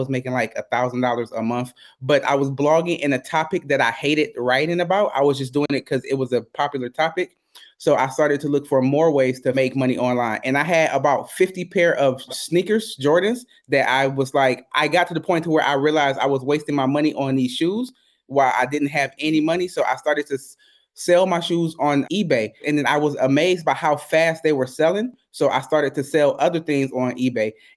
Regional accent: United States; moved away as an adult; now in Berlin, Germany; When I was 19, I joined the United States Army. I'm American. I joined the Army and I got shipped over to Germany.

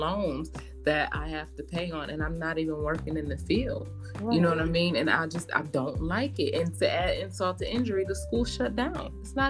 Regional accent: Michigan, United States; I mean, I did go away because I'm from Michigan, but I went to school in Minnesota

